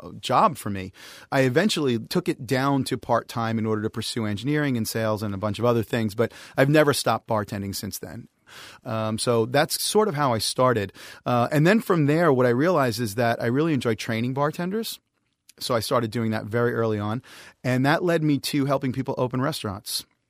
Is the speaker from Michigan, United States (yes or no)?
no; New York, United States; I went to school in North Carolina, but I'm from New York, and I have a degree in mechanical engineering, believe it or not.